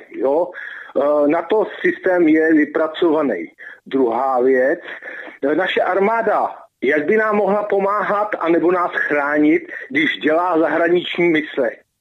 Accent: České Budějovice, South Bohemian Region, Czechia; Jsem z Budějc

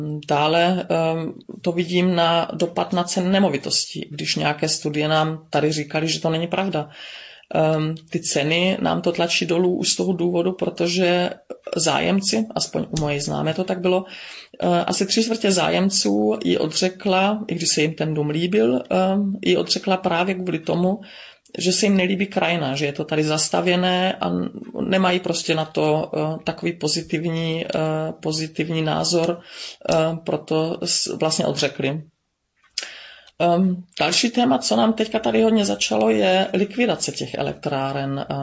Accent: Bystřice pod Hostýnem, Zlín Region, Czechia; now in Dittelsheim-Heßloch, Germany; a pocházím z Bystřice pod Hostýnem. Aktuálně bydlím v Německu v obci Dittelsheim Hesloch.

